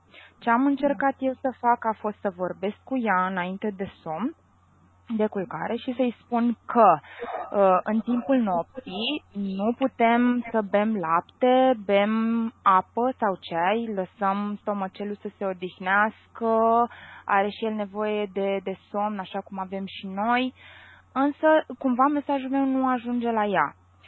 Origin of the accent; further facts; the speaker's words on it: Bucharest, Romania; sunt din București